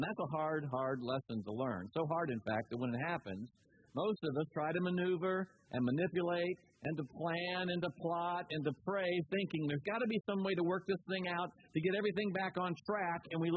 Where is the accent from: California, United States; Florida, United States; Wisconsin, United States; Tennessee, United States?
Florida, United States; In fact, I grew up in Florida on the Space Coast in a kind of wonder years kind of neighborhood.